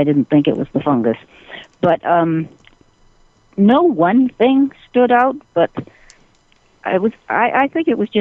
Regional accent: Massachusetts, United States; Well, I am from Massachusetts.

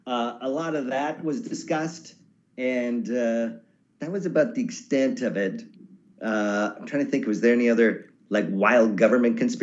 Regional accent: Vancouver, British Columbia, Canada; also born or lived in Winnipeg; I was born in Winnipeg, right in the middle of the country, but raised in Vancouver over on the West Coast.

